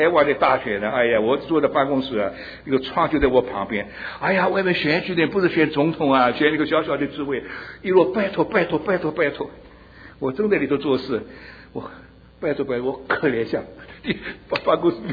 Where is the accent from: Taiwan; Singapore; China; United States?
China; 我是中国人，我的托付为了中国人，我的知识为了中国。